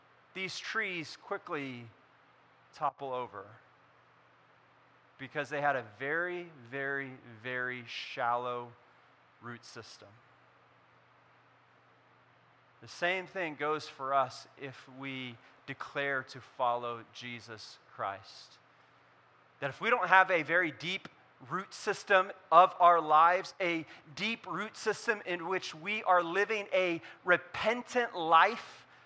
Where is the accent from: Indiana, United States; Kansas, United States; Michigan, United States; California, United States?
California, United States; So if you don't know this about me, I grew up in California, and there is a thing that we grow.